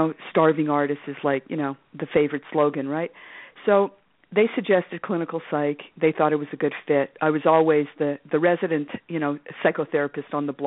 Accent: Montreal, Quebec, Canada; Yeah, I grew up in Montreal, Quebec, Canada. I'm Canadian.

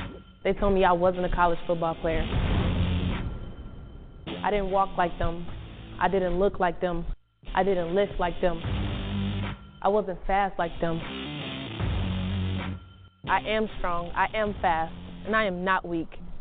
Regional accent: Detroit, Michigan, United States; I was born in Detroit, Michigan. The area I grew up in was very rough.

